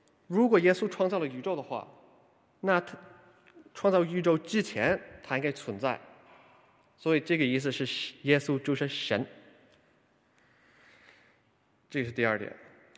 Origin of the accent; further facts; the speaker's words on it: United Kingdom; Chinese is a second language; 我来自英国，有可能第一次来就说，哎呀，怎么这么多老外会说中文哈？